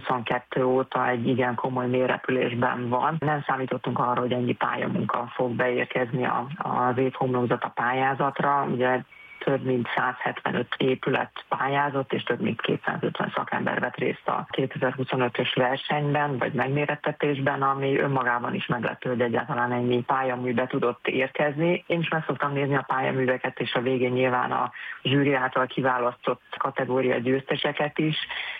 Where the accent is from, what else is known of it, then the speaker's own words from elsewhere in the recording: Szolnok, Jász-Nagykun-Szolnok, Hungary; ugyanis én is Szolnokról származom, úgyhogy jó volt látni, hogy egy ilyen alföldi városban is vannak még megvalósult szép projektek